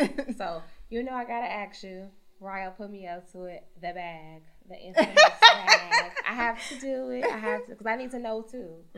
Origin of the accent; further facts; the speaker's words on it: Chicago, Illinois, United States; Girl, what are you telling? I'm from Chicago.